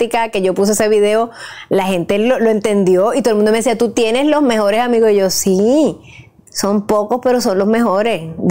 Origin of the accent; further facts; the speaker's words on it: Puerto Rico; Pero yo me crié en Puerto Rico, donde mi abuela estaba en Yauco, que era la única que vivía, mi abuela y una tía en Yauco